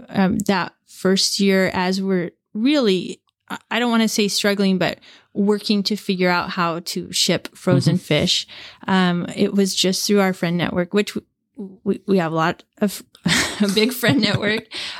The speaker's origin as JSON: {"language": "English", "town": "Seattle", "region": "Washington", "country": "United States", "tie": "born or raised there", "said": "Well, Rich and I grew up in the Seattle area in mm-hmm. Puget Sound."}